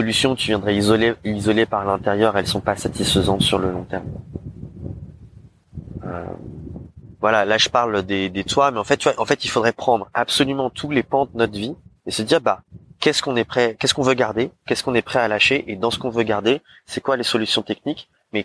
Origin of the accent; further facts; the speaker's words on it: Paris, Île-de-France, France; non pas en tant qu'élu, mais en tant que Parisien